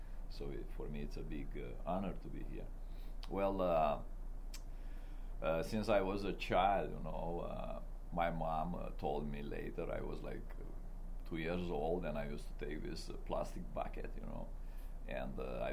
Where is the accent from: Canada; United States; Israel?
Canada; also born or lived in Romania; I was born actually in Romania. When I was a child, I came here in Canada, so I am a proudly Romanian Canadian. And actually, I live all over the world now